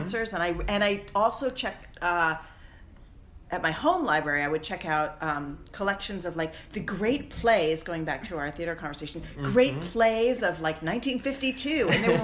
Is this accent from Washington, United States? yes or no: yes; Seattle, Washington, United States; I grew up in Seattle in my teenage years